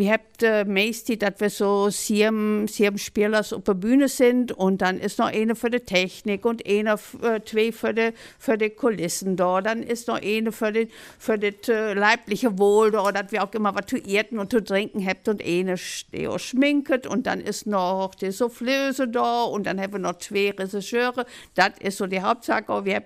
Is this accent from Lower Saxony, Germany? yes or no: yes; Bevern, Lower Saxony, Germany; ich komme aus Bevern.